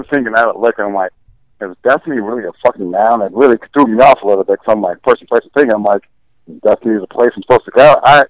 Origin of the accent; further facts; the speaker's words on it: Oregon, United States; I'm from Oregon.